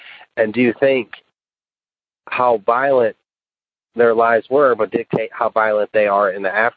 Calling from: Tennessee, United States; Hello, I'm calling you from West Tennessee. I work at a car dealership. I'm 40 years old.

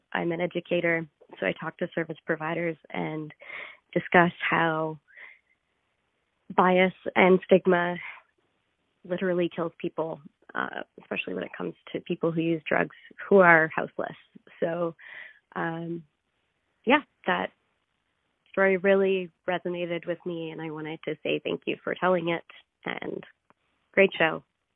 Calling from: Yukon, Canada; I'm from the Yukon, and I'm a harm reduction worker.

